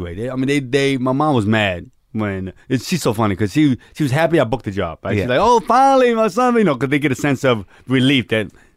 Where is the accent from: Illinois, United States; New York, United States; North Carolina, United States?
New York, United States; I'm an actor. I grew up in New York.